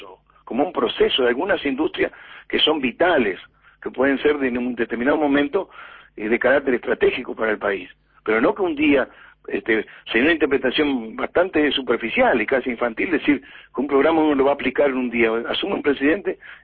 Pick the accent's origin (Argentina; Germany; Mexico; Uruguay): Uruguay